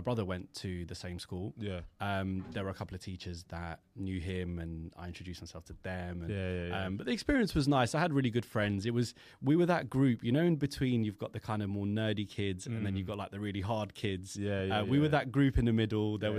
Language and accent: English; Brentford, London, United Kingdom; I grew up in Brentford, and then I ended up in Chiswick Community School.